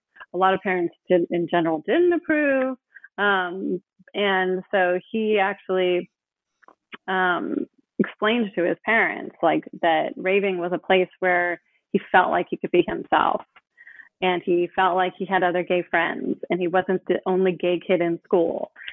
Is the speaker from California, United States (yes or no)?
yes; Oakland, California, United States; born or raised there